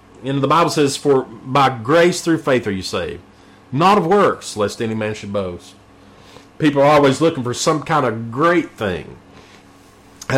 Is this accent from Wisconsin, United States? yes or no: no; Knoxville, Tennessee, United States; I grew up here in the Corrington area in East Tennessee, here in East Knoxville